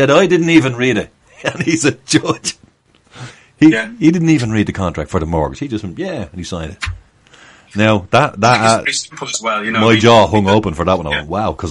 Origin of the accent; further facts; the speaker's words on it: Ireland; I know this is a very unpopular thing as an Irishman to say, but essentially Ireland, as far as we can figure, Mark, it's still under the crown.